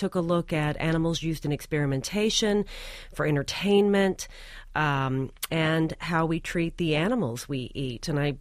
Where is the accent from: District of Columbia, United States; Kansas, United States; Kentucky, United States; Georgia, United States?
Kentucky, United States; Louisville; Well, I grew up in Louisville, Kentucky, and of course, every meal I ate in a Southern Baptist conservative upbringing was included meat, cheese, milk, or eggs.